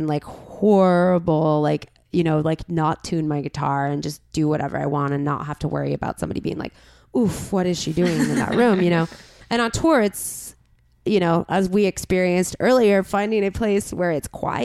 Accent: La Crescenta, California, United States; I'm an east sider. Yeah. I've always lived on the east side. I grew up in La Crescenta, which uh-huh. is above Glendale.

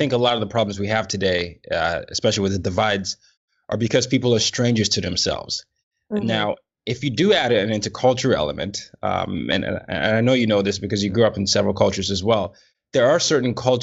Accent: Nigeria; I was initially told that therapists were only for Americans, you know, or people in the West, and I'm Nigerian.

